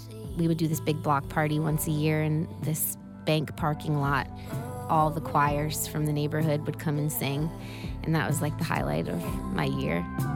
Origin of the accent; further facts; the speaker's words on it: Chicago, Illinois, United States; I grew up in the Uptown neighborhood, which is sort of on the north side of the city, close to the lake. And I grew up in a big old hotel called the Chelsea Hotel.